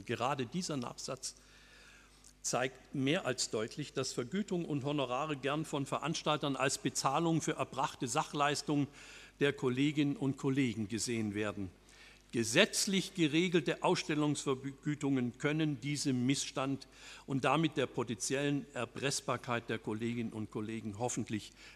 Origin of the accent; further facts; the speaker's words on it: Berlin, Germany; als Berliner würde ich sagen